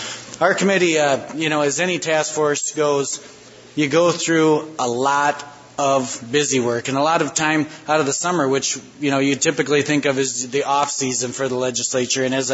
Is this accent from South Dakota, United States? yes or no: yes; Madison, South Dakota, United States; I was happy to actually host our group in my hometown of Madison, where we toured Dakota State University.